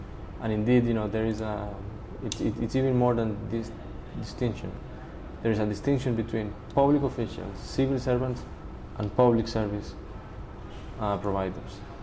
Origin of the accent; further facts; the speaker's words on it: Costa Rica; also born or lived in United States / United Kingdom; I used to work with UNDP in my home country in Costa Rica from 1995 to 1999